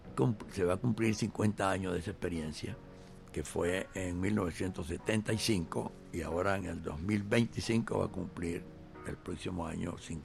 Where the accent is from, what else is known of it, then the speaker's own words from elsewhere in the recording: Caripito, Monagas, Venezuela; en mi tierra, yo se lo llevé de regalo en el sector donde yo estuve de niño viviendo, en un sector de Caripito, bueno, de gente humilde, de gente que trabajaba en el petróleo allá, porque Caripito, mi pueblo, es una región petrolera